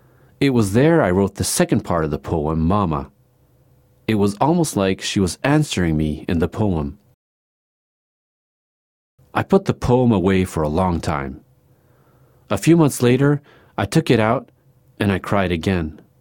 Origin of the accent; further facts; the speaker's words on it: Northern Plains, United States; also born or lived in South Dakota / Minnesota; I am what they call a Dakota Sioux. We are from the Northern Plains in South Dakota and Minnesota area of the United States.